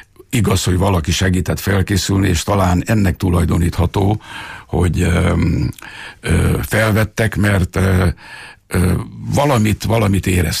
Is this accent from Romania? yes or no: yes; Romania; mindenki arra próbált nevelni, hogy mi itt Romániában magyarok vagyunk